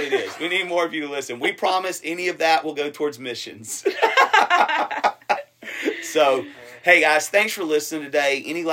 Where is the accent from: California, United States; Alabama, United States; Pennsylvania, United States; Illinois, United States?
Alabama, United States; also born or lived in Columbus, United States / Phenix City, United States; But I grew up in South Alabama and then Columbus, Georgia, Phenix City, Alabama area.